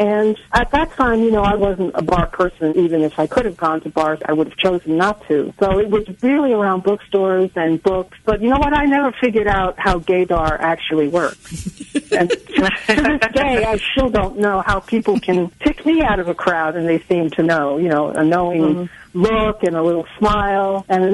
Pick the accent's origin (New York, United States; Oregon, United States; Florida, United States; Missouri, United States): New York, United States; growing up in New York, you know, we never faced segregation as directly as that happened in the South.